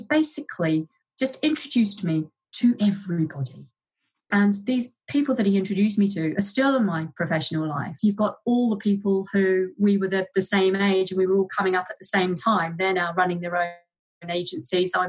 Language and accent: English; New Zealand; I grew up in New Zealand, left school at 16.